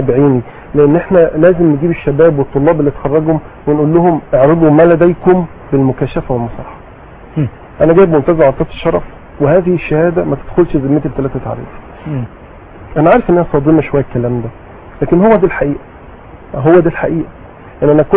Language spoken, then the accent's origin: Arabic; Egypt; احنا عندنا في مصر دكتور حسام بدراوي في الحزب الوطني مقدم ابحاث جميله جدا جدا